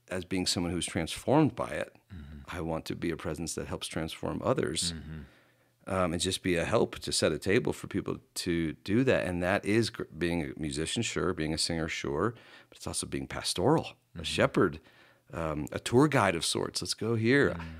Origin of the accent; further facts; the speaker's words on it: New Jersey, United States; And I grew up in New Jersey. It's like the biggest church is 200 people, and you had three people on staff.